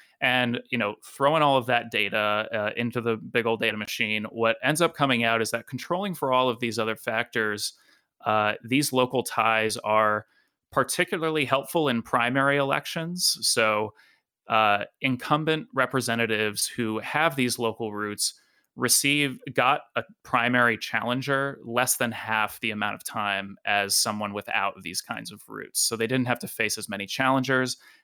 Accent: Rhode Island, United States; moved away as an adult; now in Idaho, United States; I, for example, was born and raised in Rhode Island, and I came to Idaho only pretty recently.

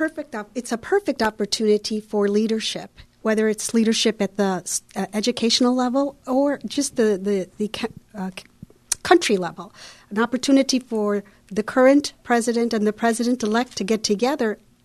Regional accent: United States; So that was very reassuring for me as an American.

